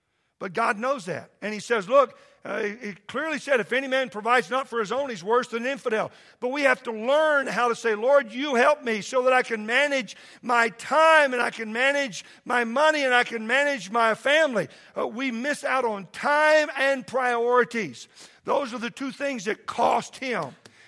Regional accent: Oklahoma, United States; I grew up in Oklahoma, and I love this because at my house, we only had Friday night meals together.

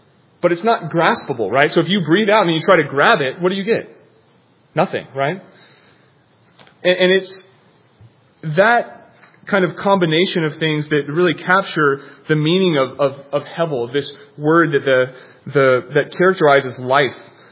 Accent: Florida, United States; I'm from Florida, so this still fascinates me.

